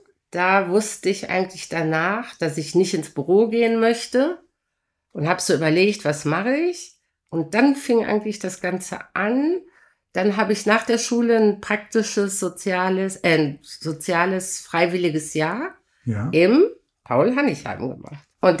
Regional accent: Essen, North Rhine-Westphalia, Germany; Ja, ich bin ja in Fischlaken groß geworden und wir hatten eine super Kindheit. Da waren wahnsinnig viele Kinder in meinem Alter in der Straße am Hüning. Da war ja die Zechensiedlung, da gab es jede Menge Kinder.

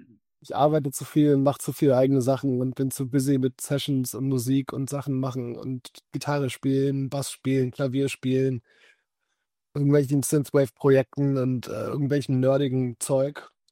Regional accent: Berlin, Germany; Also, ich bin ein in Berlin aufgewachsener Sohn schottischer Eltern.

